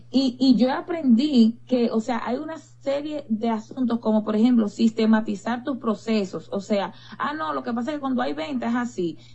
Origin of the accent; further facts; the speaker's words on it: Dominican Republic; Yo soy dominicana